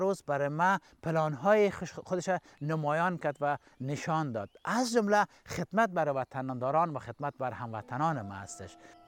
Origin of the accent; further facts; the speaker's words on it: Kabul, Afghanistan; زمان بچگی و جوانی و نوجوانی مرا در شهر زیبای کابل سپری کردیم. همچنان در یک خانواده تقریبا متعصب مذهبی به دنیا آمدیم